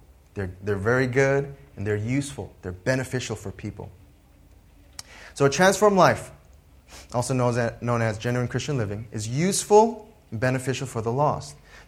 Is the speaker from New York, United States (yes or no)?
yes; New York, United States; now in Indonesia; I'm comfortable and satisfied with my hometown of New York.